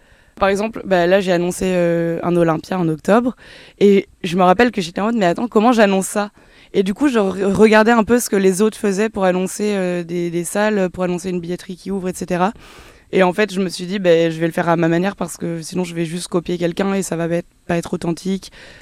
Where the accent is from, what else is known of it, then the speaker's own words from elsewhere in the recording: Lyon, Auvergne-Rhône-Alpes, France; J'ai grandi à Lyon. Je suis une Lyonnaise, je suis très fière.